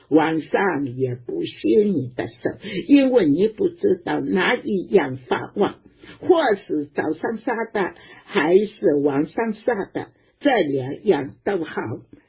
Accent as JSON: {"language": "Chinese", "town": "Wenzhou", "region": "Zhejiang", "country": "China", "said": "确确实实啊，我们温州人在那个90年代零零年的时候"}